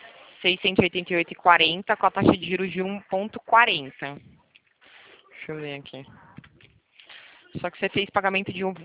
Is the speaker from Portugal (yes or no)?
no; São Paulo, Brazil; Eu sou de São Paulo, na realidade eu trabalho no interior de São Paulo, mas eu sou São Paulo capital, né? Nasci em São Paulo capital.